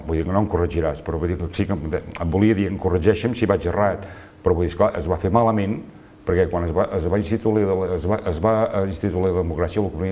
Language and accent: Catalan; Olot, Catalonia, Spain; jo vaig néixer aquí a Olot, per tant, vull dir, vivia el carrer Mirador